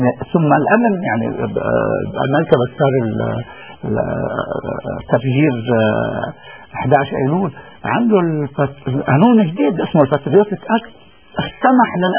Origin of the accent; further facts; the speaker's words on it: Lebanon; وحزب الله عم بحطنا كلبنانيين وخصوصا كشيعة عم بحطنا بمواجهة الشعب السوري